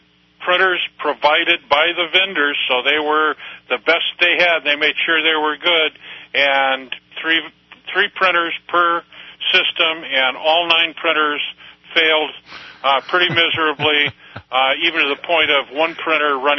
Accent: Redondo Beach, California, United States; I'm originally from Redondo Beach.

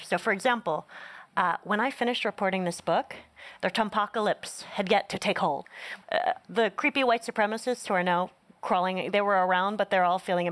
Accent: Northeast, United States; I grew up in the Northeast, so not an RV-heavy culture.

